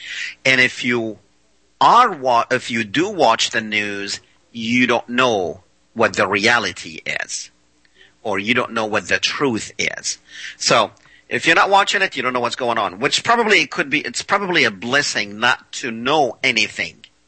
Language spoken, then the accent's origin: English; Louisiana, United States; My home state of Louisiana, we have Jared on line 3.